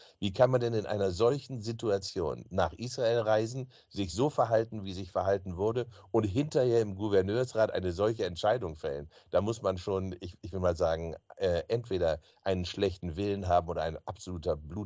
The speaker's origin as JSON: {"language": "German", "country": "Germany", "said": "Und das sage ich als Deutscher, als Europäer"}